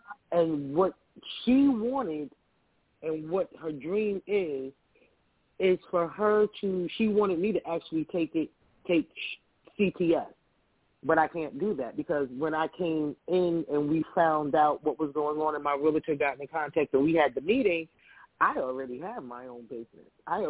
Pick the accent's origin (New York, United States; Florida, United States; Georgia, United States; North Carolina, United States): New York, United States; a New Yorker, baby.